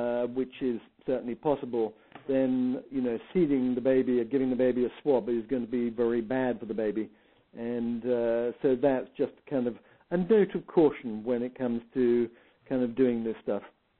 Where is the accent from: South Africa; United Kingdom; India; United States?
India; born there; because I was born in India.